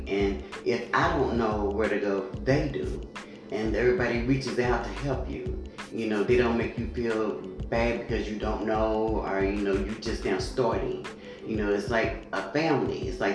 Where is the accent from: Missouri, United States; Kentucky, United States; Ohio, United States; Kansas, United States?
Kentucky, United States; Louisville; now in Covington, United States; Louisville, Kentucky.